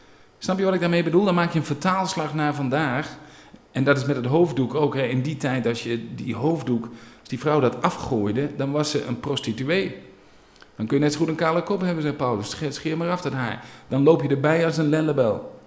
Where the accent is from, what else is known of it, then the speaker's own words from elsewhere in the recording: Gelderland, Netherlands; wij komen van de Veluwe. Je hebt een Veluwse bril. Wij zijn uit 2018, we zijn ook nog protestants-christelijk. We hebben een eigen achtergrond, we komen ergens vandaan.